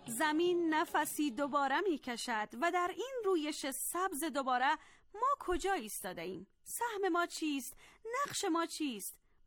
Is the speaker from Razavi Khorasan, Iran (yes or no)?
yes; Mashhad, Razavi Khorasan, Iran; از مشهد هستم، شنونده شما